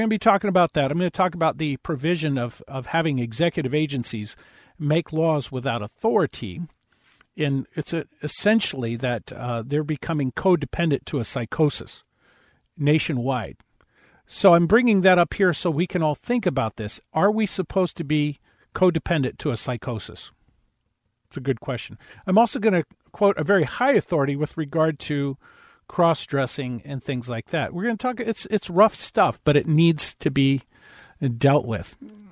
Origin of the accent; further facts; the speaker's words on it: California, United States; But I just got to tell you, I'm from Southern California, and I think there's something in the water.